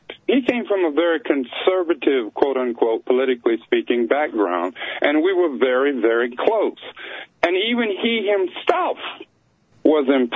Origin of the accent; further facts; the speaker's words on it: East Coast, United States; also born or lived in California; Well, I was raised on the East Coast before going to California and finishing high school and going to college there.